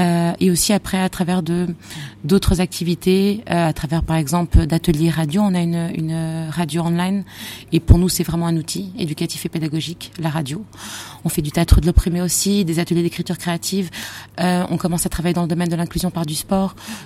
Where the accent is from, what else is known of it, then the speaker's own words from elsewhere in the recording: France; moved away as an adult; now in Portugal; j'ai 34 ans, je suis franco-portugaise. Donc je suis née en France et j'ai vécu en France et j'ai fait mon parcours scolaire en France jusqu'à 20 ans. Et à 20 ans, j'ai décidé de venir vivre au Portugal, mes parents sont d'origine portugaise, j'ai donc la double nationalité.